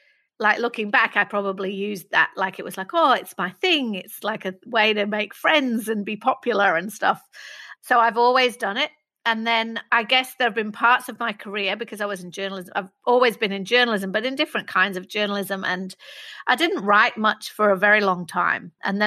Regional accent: Manchester, North West England, United Kingdom; I grew up in Manchester

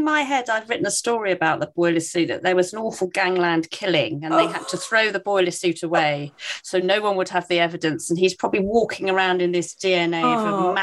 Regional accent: South West England, United Kingdom; when we grew up in Cornwall

